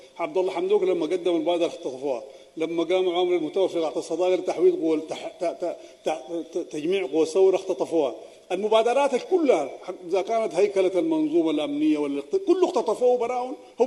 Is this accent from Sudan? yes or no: yes; Sudan; وكلنا كسودانيين نعمل سوا